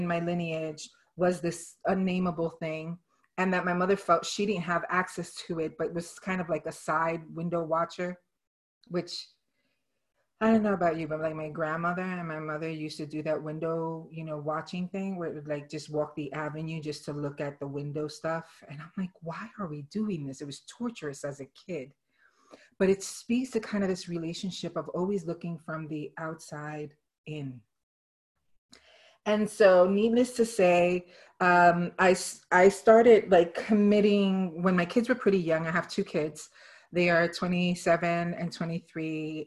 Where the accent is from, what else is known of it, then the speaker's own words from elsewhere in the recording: Brooklyn, New York, United States; born there; I identify as a Puerto Rican Jew, and actually a New Eurekan, because I was born in Brooklyn, and I was primarily raised in Puerto Rican culture.